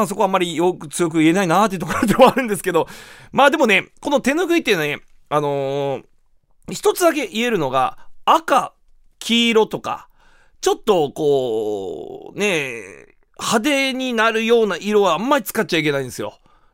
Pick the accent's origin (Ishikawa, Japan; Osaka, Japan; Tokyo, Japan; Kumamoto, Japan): Kumamoto, Japan; 私やっぱ熊本県出身ですから、熊本の方がやっぱ好きでは好きですよ。